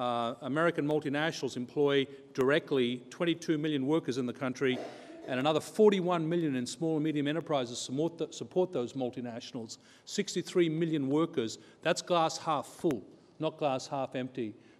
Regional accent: Australia; moved away as an adult; also born or lived in Asia; now in United States; For those of you who can gather the accent, I'm an Australian citizen, so I'm very privileged to serve this country and very proud of it. I've spent 20 years of my life living in Asia and the last 10 years in the state of Michigan

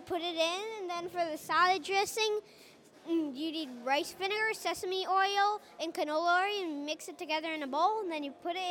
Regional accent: Colorado, United States; also born or lived in Brazil; in Brazil, but then I moved over here to Colorado. Then I moved over to Colorado.

